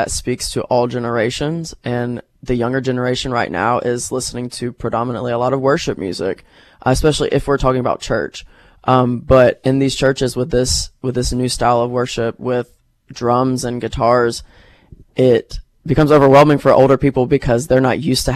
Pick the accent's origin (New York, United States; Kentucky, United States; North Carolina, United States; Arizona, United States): North Carolina, United States; I did not. I'm from North Carolina.